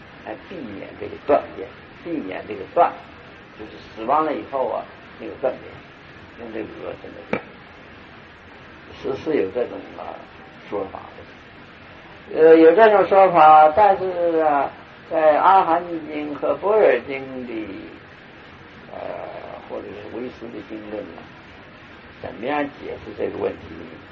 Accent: Hong Kong; now in United States; 我是在美国常住的，师父是华侨嘛，现在来说你也可以说我是华侨，也可以这么说，不过我是从香港去的。

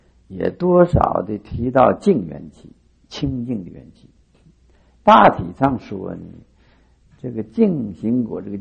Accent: China; 就是在我们中国人很难接受这样的说法

